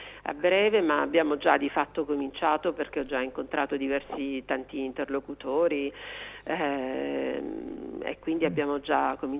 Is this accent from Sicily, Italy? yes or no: yes; Palermo, Sicily, Italy; Io sono palermitana.